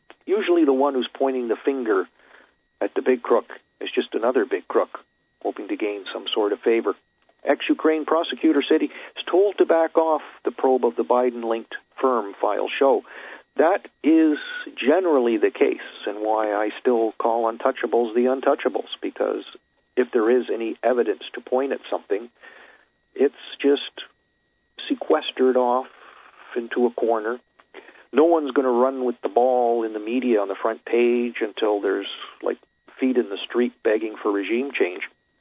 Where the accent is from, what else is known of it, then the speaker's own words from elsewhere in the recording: Canada; Anyway, I'm your host from Canada